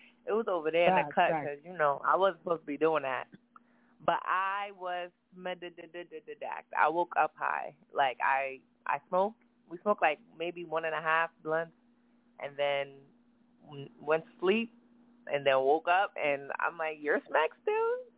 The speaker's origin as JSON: {"language": "English", "town": "Bronx", "region": "New York", "country": "United States", "said": "I'm from the Bronx. You know that. Big Bronx energy in the building."}